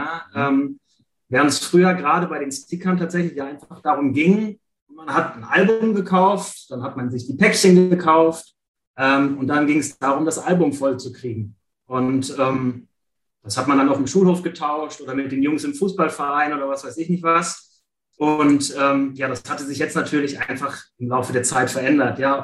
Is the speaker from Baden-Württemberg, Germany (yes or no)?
no; Ratingen, North Rhine-Westphalia, Germany; Ich komme aus Ratingen, bin 40 Jahre